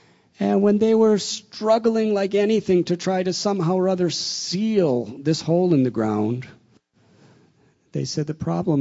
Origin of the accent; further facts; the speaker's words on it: Mumbai, Maharashtra, India; now in United States; I'm from Bombay, so I'm not so geographically aware of America's geography.